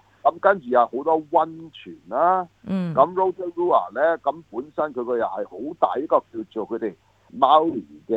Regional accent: Sydney, New South Wales, Australia; 或者我哋澳洲人 雪梨人

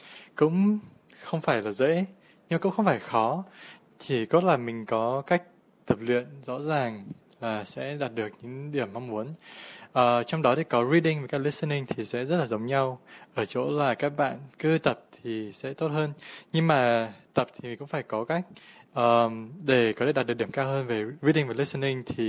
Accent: Hanoi, Vietnam; moved away as an adult; now in Sydney, Australia; mình sinh ra và lớn lên tại Hà Nội và hiện tại thì mình đang sinh sống và làm việc ở Sydney.

